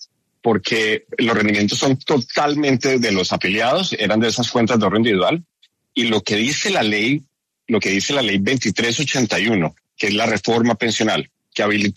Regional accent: Colombia; no vamos a tener como nación, como colombianos, para responder por esas pensiones en el futuro.

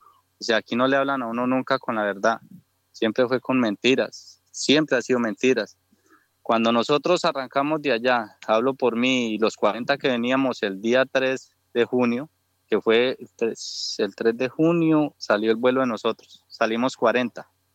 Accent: Colombia; y nosotros caemos, siendo colombianos, nos damos entre colombianos.

